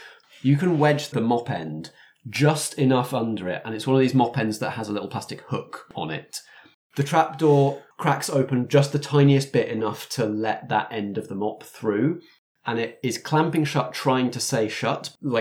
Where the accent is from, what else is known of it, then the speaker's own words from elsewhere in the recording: England, United Kingdom; We're English and we don't know guns